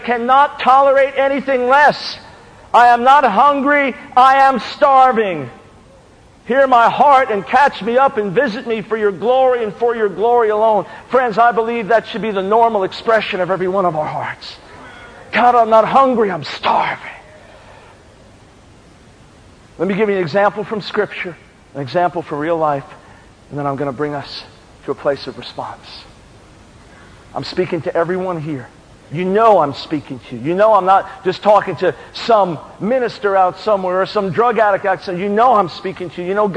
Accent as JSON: {"language": "English", "region": "New York", "country": "United States", "said": "Now, I often, in describing my background, my wife and I, we're Jews from New York."}